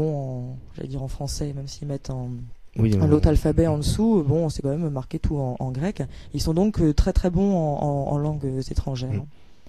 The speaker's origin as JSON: {"language": "French", "region": "Brittany", "country": "France", "said": "Ils mettent pas de beurre, comme chez moi, en Bretagne."}